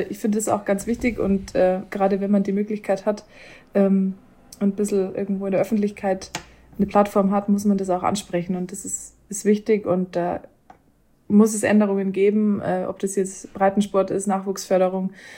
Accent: Töging, Bavaria, Germany; ist das Bronzeschwert meiner Heimatstadt Töging

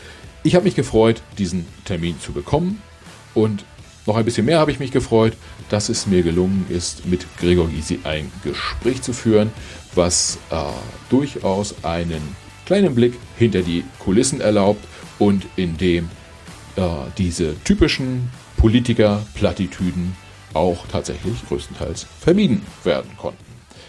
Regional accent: Mecklenburg-Vorpommern, Germany; Hier sitzen zwei, ich würde es mal sagen, gelernte DDR-Bürger. Ich bin selbst auch in Mecklenburg-Vorpommern aufgewachsen, Mecklenburgische Seenplatte, und habe da noch ein paar Jahre sozusagen das FDJ-Hemd tragen dürfen, müssen, wie auch immer.

